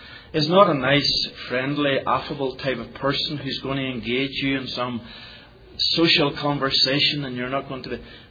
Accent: Ireland; now in Scotland, United Kingdom; I can say that as an Irishman ministering in Scotland.

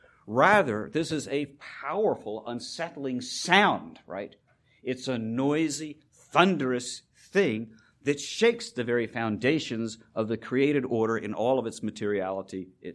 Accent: Virginia, United States; I still remember bay storms at the Chesapeake Bay growing up in Virginia, where we spent our weekends.

